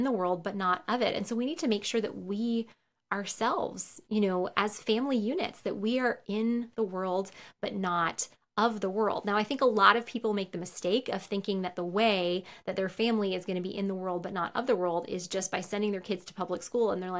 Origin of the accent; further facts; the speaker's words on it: New York, United States; I grew up in New York, a very secular area of New York where I knew hardly any Christians. And then I moved to Wheaton, Illinois